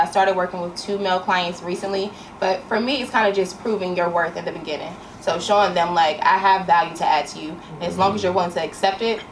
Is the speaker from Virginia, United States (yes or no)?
no; Atlanta, Georgia, United States; now in Washington, United States; I'm from Atlanta originally.